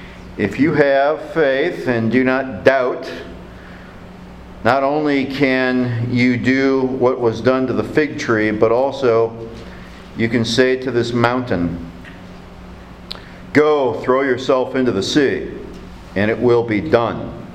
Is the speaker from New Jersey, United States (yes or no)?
no; Toledo, Ohio, United States; When I was growing up in Toledo, Ohio, we had a huge walnut tree in our backyard.